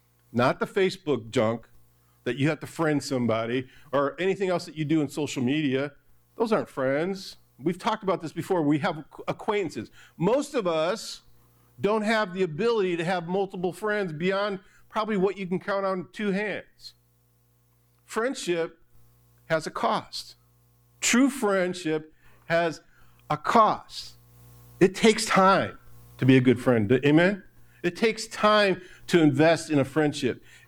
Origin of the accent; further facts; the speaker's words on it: Detroit, Michigan, United States; also born or lived in California; I grew up in Detroit. I love the Detroit Tigers, but when I lived out in California, I love the Dodgers.